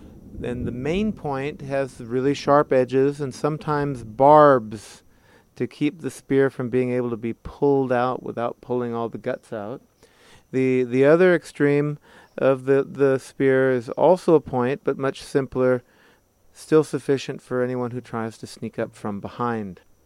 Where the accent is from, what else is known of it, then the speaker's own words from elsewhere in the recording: United States; moved away as an adult; now in Ecuador; I'm a biologist from the United States. I've been living here in Ecuador for over 19 years